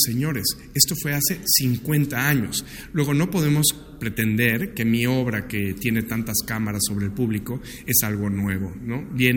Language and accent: Spanish; Mexico; Para mí, como mexicano, me parece muy importante